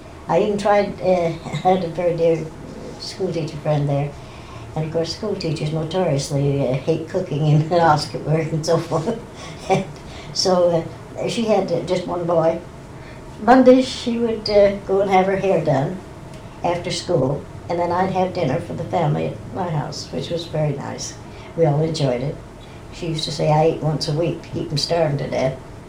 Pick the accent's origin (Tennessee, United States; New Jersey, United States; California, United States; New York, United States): California, United States; Los Angeles; born there; Well, I was born in Los Angeles, but we moved up. We had an orange orchard that my father inherited from his parents.